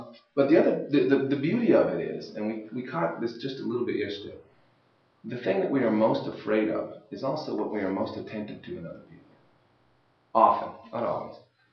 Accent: Canada; I'm a parent, I'm a professor, I'm a member of a church, I'm a Canadian.

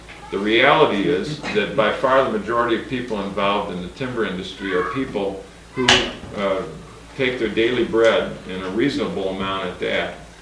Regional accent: Oregon, United States; I do not know of any lumberman that I have met in Oregon, in my home state, who I would consider to be anti-environmentalists.

